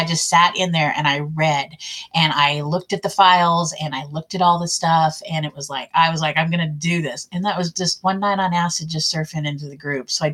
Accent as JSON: {"language": "English", "region": "Kansas", "country": "United States", "said": "I'm from Kansas. We like nothing's legal here."}